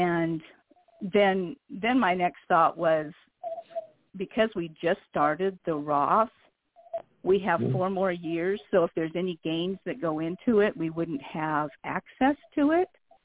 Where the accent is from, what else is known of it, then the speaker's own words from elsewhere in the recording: Washington, United States; I'm from Washington State.